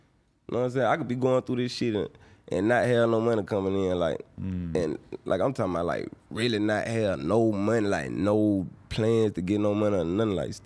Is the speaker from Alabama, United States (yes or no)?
yes; Mobile, Alabama, United States; I'm from Mobile, Alabama. You feel me? So, and then, like, ain't nobody moved to California but my mama.